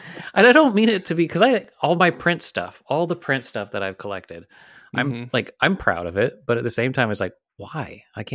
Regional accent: Sandy, Utah, United States; yeah, it's like, oh, I'm from Sandy. Like, when did you grow up there?

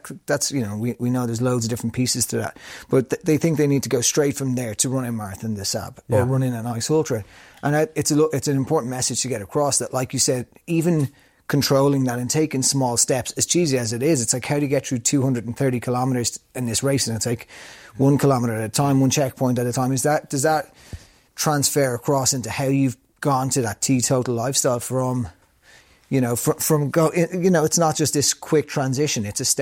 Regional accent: Ireland; growing up in Ireland, having a bad relationship with alcohol

